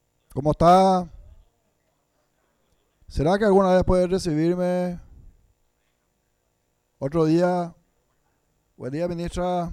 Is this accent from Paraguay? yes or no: yes; Paraguay; porque yo también soy paraguayo y también quiero el desarrollo de mi país.